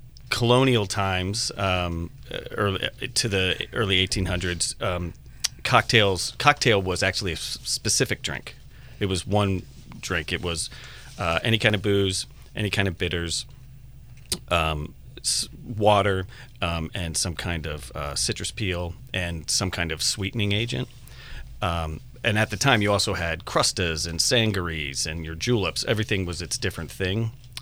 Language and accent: English; Atlanta, Georgia, United States; Oh, yeah. Oh, well, and I'm from Atlanta, Georgia.